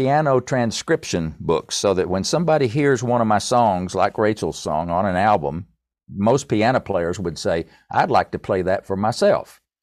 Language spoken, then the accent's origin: English; Irwin, Tennessee, United States; But I'm from Irwin, Tennessee, near Johnson City to Asheville, up in the mountains.